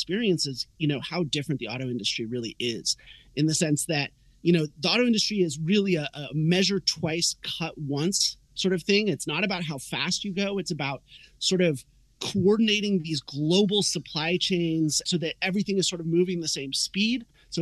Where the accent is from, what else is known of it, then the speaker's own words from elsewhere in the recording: West Coast, United States; So, you know, I grew up on the West Coast.